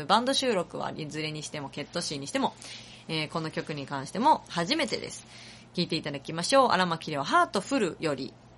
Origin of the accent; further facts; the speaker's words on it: Tokyo, Japan; 私はちゃんと東京の人間ですよね、東京の人間なのでございますよ。